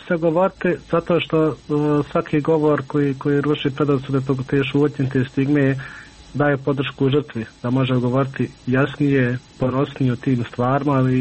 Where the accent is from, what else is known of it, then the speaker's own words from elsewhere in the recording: Bosnia & Herzegovina; ako smo imali lične karte ovaj kod nas u Bosni, bili smo nevidljivi od sistema